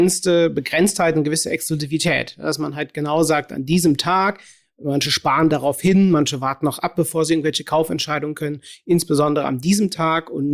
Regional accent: Cologne, North Rhine-Westphalia, Germany; Ich bin aus Köln, habe mein Büro in Aachen.

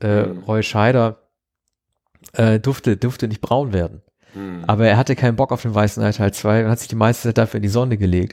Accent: Northwest Germany, Germany; zumindest da, wo ich herkomme, aus Nordwestdeutschland, in den 70ern

